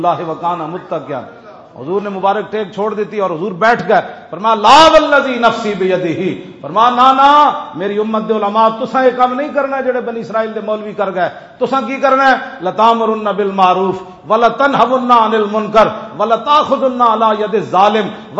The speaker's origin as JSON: {"language": "Urdu", "region": "Punjab", "country": "Pakistan", "said": "ہاں جی، میں بھی پنجابی ہوں."}